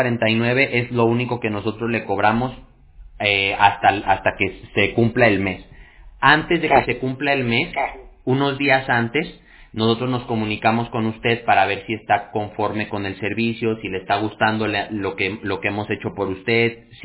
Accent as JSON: {"language": "Spanish", "country": "Mexico", "said": "como decimos en México, de donde yo soy"}